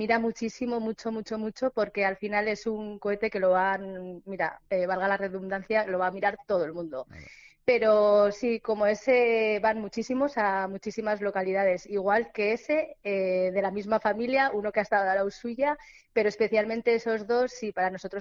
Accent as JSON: {"language": "Spanish", "town": "Pamplona", "region": "Navarre", "country": "Spain", "said": "Nosotros que somos de Pamplona, para nosotros es lo máximo poder estar en ese balcón"}